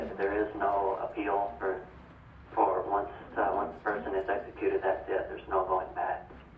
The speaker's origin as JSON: {"language": "English", "town": "Huntsville", "region": "Texas", "country": "United States", "tie": "born or raised there", "said": "I grew up in Huntsville, Texas, which is where they used to execute and today do continue to execute Texas prisoners."}